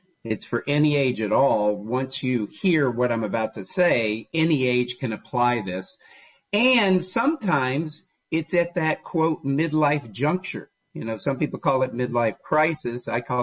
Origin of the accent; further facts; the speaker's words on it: Texas, United States; you know, I grew up in Texas